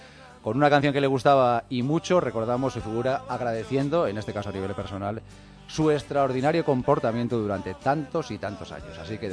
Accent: Pasaia, Basque Country, Spain; Los que somos de Pasaya San Pedro en este caso

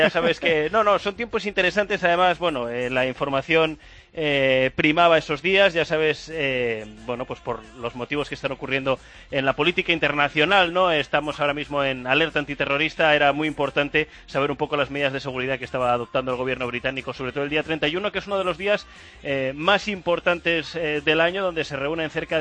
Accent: Madrid, Community of Madrid, Spain; now in London, United Kingdom; en casa estuve Nochebuena y Navidad, me repartí entre Madrid, de donde soy, y Logroño, la tierra de mi mujer, y el día 28 pues nos volvimos aquí.

